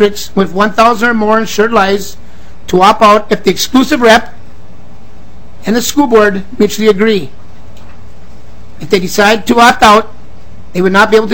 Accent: Detroit Lakes, Minnesota, United States; I'm an educator from Detroit Lakes.

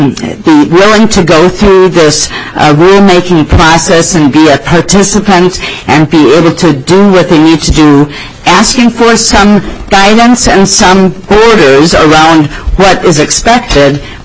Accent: Houston, Minnesota, United States; outside of Houston, Minnesota, so if I thought Representative Mahoney said he was in Houston, that's my hometown, my home area, which is in the southeasternmost county in Minnesota.

